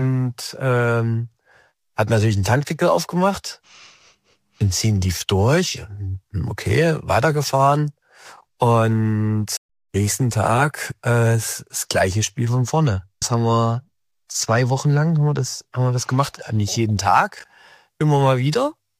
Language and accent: German; Thuringia, Germany; Ich komme ja aus Thüringen, die entsprechend aus der DDR, und aus der ehemaligen DDR.